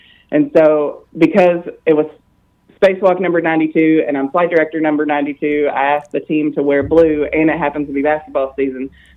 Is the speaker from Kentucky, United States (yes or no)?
yes; Princeton, Kentucky, United States; And I said, oh, way western Kentucky, real small town.